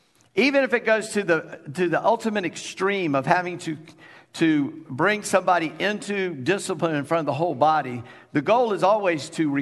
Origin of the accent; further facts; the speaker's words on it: Charleston, United States; I'm from Charleston and we had a lot of flies.